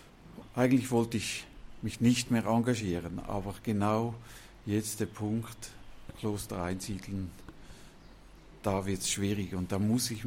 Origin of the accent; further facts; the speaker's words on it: Wesen, St. Gallen, Switzerland; Ich bin ein geborener Wesener. Ich bin 1956 hier im Dorf geboren.